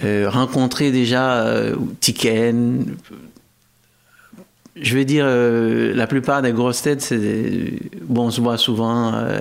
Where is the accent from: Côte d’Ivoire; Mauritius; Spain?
Côte d’Ivoire; moved away as an adult; now in France; Ben, je suis resté en Côte d'Ivoire jusqu'à l'âge de 22 ans. 22 ans, ouais. J'ai fait toute mon enfance en Côte d'Ivoire. 22 ans, et puis après, je suis venu en France.